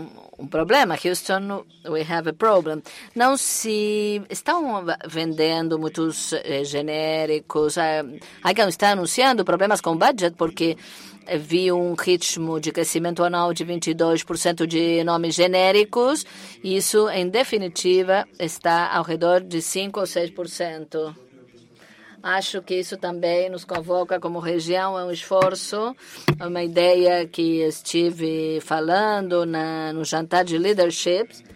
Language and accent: Portuguese; Puerto Rico; Puerto Rico, como todos sabem, somos americanos para efeitos administrativos, mas para todo o resto somos latino-americanos e caribe.